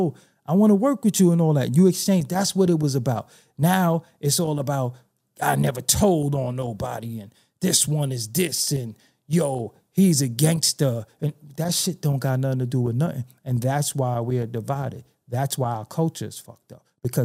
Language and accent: English; Brooklyn, New York, United States; But I gotta be held to a standard because I'm from Brooklyn.